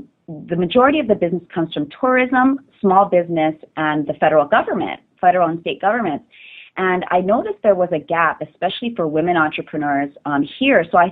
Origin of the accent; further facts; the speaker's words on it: Hawaii, United States; the same values plus ambition that I had growing up in Hawaii. So I cut my ties to the corporate world, hopped on a plane, and came back to Hawaii to raise my two girls.